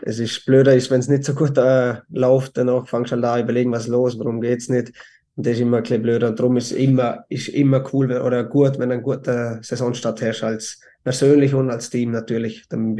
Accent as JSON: {"language": "German", "country": "Austria", "said": "ich bin halt doch ein Österreicher"}